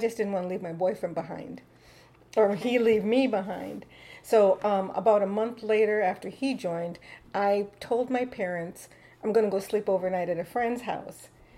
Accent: Waukesha, Wisconsin, United States; born there; I was born in Waukesha, Wisconsin, on February 14th, 1962.

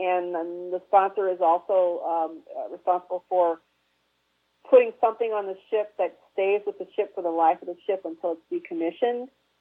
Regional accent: Beloit, Wisconsin, United States; especially since I'm in the Army, but also because I'm from Beloit.

